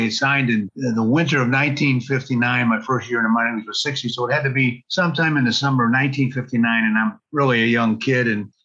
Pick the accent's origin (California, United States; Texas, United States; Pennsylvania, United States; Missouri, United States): Missouri, United States; St. Louis; And that was really where I grew up in St. Louis and got to learn and play the game of baseball.